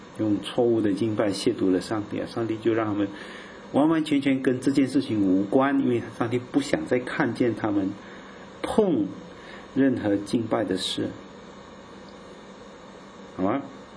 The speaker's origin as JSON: {"language": "Chinese", "town": "Chaozhou", "region": "Guangdong", "country": "China", "said": "我们潮州人过日期啊"}